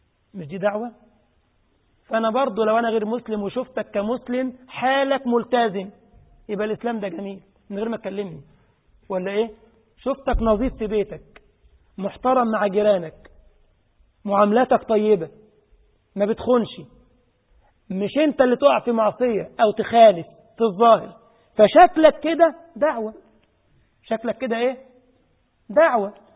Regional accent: Egypt; عشان كده كنت دايما بقول للطلبه عندنا في مصر

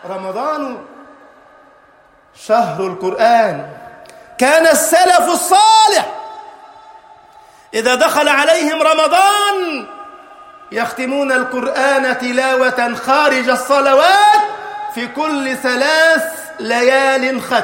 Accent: Egypt; اجعل بلدنا مصر أمناً أماناً سخاءً رخاءً

